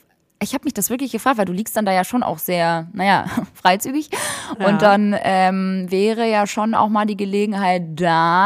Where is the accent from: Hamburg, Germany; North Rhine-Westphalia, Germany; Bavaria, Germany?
Hamburg, Germany; bin aus Hamburg.